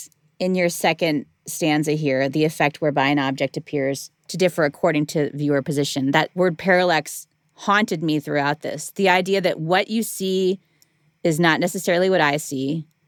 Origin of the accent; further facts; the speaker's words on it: Midwest, United States; And this is me as a white girl growing up in the Midwest.